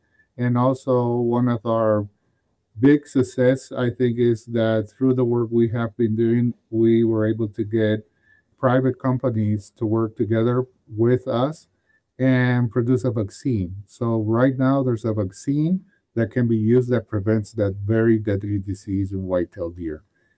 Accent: Paraguay; now in United States; Yes, I grew up in Paraguay. I am from Paraguay, yeah.

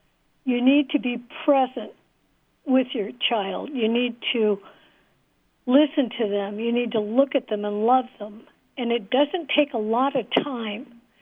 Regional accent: Midwest, United States; I was raised in the Midwest, born in the 40s

